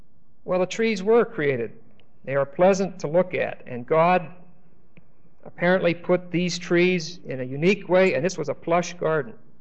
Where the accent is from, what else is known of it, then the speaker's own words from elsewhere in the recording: Pennsylvania, United States; also born or lived in Florida; I was raised in Pennsylvania. We have a lot of trees, a lot of vegetation. It's beautiful.